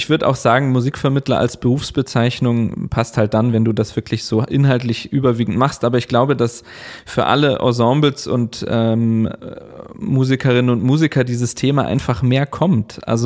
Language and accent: German; Bavaria, Germany; wenn ich allein in dem Ort, wo ich aufgewachsen bin, im Chiemgau, schaue, wer da alles war